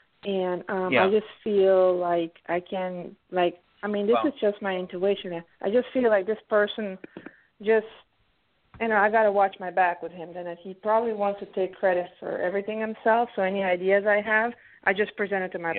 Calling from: Pennsylvania, United States; I'm calling from Pennsylvania.

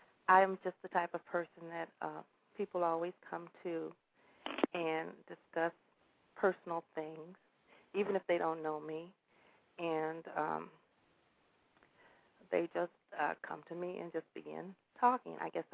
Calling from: Chicago, Illinois, United States; I'm calling from Chicago, Illinois.

